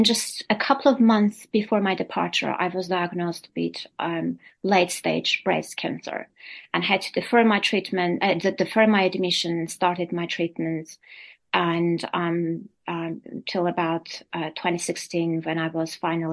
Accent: Armenia; English is a second language; it is based in my home country, in Armenia.

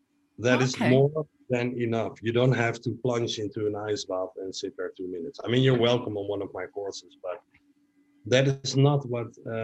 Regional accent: Netherlands; I am from Holland. I live in Amsterdam.

